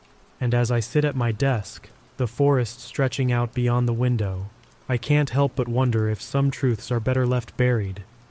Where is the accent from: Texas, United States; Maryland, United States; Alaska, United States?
Alaska, United States; Anchorage; Anchorage, my hometown, is the perfect example.